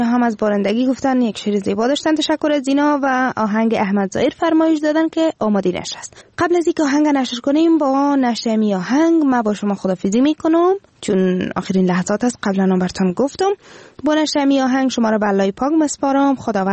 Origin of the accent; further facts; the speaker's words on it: Afghanistan; امی که از افغانستان هستیم